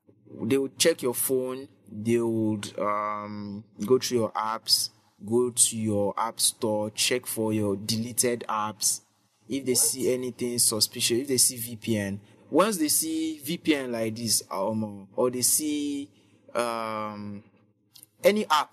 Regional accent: Ibadan, Oyo, Nigeria; Ibadan is really, really nice. And growing up in Ibadan, I lived in Orita.

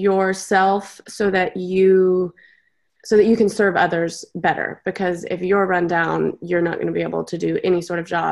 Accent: Houston, Texas, United States; I am from the Houston, Texas area.

